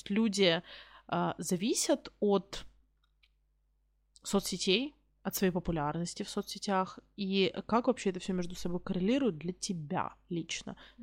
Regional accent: Kursk, Kursk Oblast, Russia; а я как бы из Курска в Москву доеду 5 часов на поезде

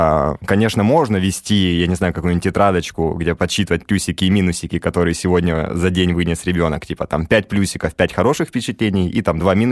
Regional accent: Donetsk, Donetsk Oblast, Ukraine; да, я из Донецка, вот, и у меня там некоторые друзья пооставались

